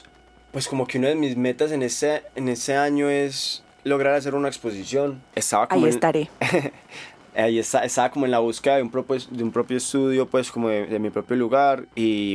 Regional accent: Buga, Valle del Cauca, Colombia; now in Medellín, Colombia; Es la casa en la que yo he vivido todos mis años, pues, antes de mudarme a Medellín

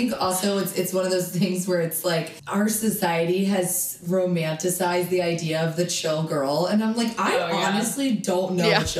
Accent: the South, United States; I was raised in the South, so I have a lot of friends, like, just in general, a lot of people get married earlier

